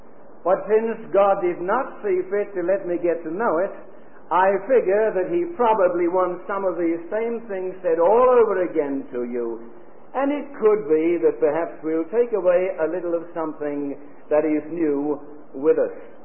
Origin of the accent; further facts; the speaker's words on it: England, United Kingdom; I'm sure as an Englishman I don't understand why